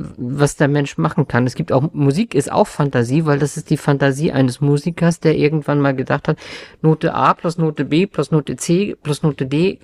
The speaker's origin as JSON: {"language": "German", "region": "Northern Germany", "country": "Germany", "said": "Das kann, Spaziergang am Meer sein im Sommer, ich komme aus Norddeutschland"}